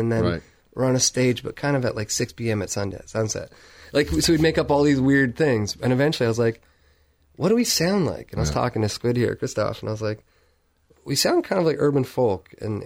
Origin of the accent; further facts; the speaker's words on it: Canada; now in Germany; at the heart of me, I'm Canadian. So I mean, and plus, you know, my passport's Canadian